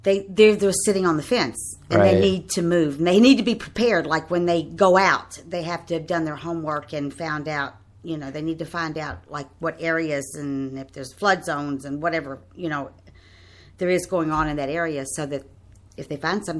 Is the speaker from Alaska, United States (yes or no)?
no; New York, United States; I came from Long Island and I just decided that I needed something different to do.